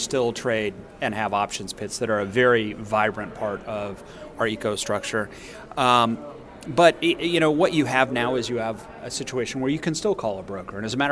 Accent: Rantoul, Illinois, United States; Yeah, I grew up in Rantoul. My dad was in the Air Force, retired there, and then I spent a good amount of time in the grain business in that part of the country.

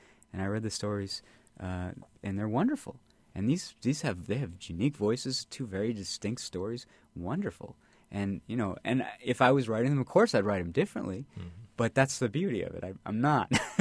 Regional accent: Chicago, Illinois, United States; My family's from Massachusetts originally, but I grew up in the Chicago area.

